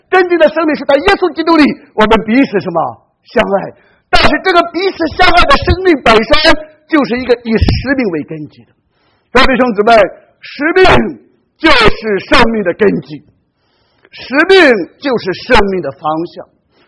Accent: China; 我们中国人就称之为行尸走肉

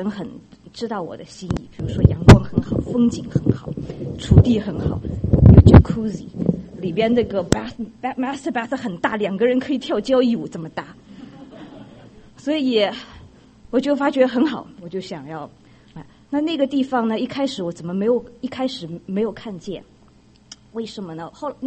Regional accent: Shanghai, China; 因为我过去在上海长大，我们家有好大的3个很漂亮的阳台，

